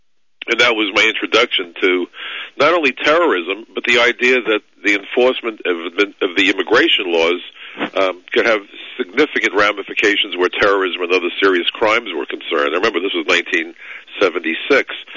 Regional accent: New York, United States; Well, I'm a New Yorker, and I had gone to Brooklyn College in New York

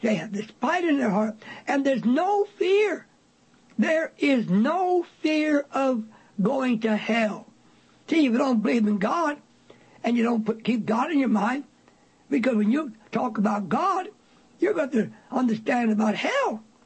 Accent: Nigeria; Brother, I have witnessed this in my country, Nigeria, particularly in my home state, Mono

